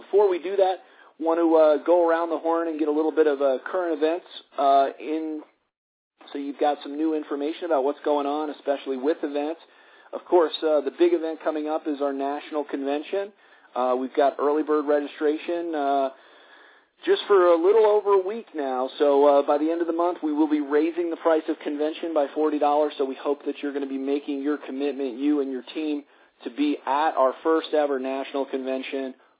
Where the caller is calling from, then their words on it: Colorado, United States; I'm calling in from Colorado tonight